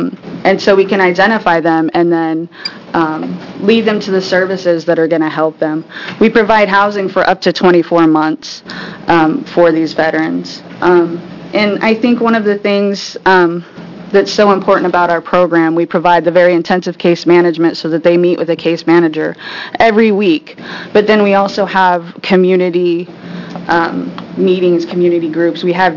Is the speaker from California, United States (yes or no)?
no; Eugene, Oregon, United States; I'm from Eugene, Oregon, and I am an Army veteran.